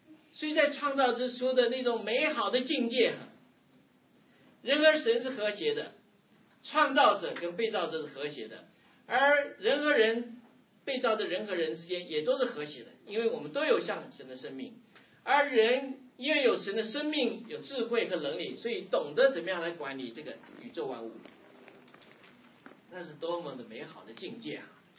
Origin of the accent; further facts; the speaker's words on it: China; 我们中国人